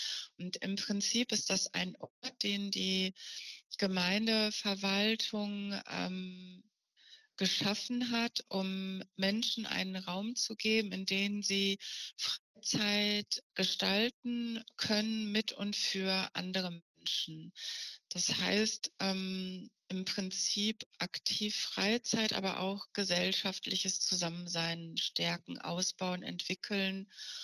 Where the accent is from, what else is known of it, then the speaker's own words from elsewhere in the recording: Schalksmühle, North Rhine-Westphalia, Germany; Ich bin selber auch in Schalksmühle groß geworden.